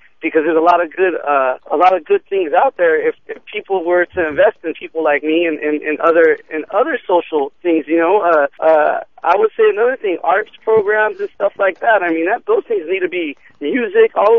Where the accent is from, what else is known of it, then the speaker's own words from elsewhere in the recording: Pomona, California, United States; I'm from Pomona. We've had a rash of violence here.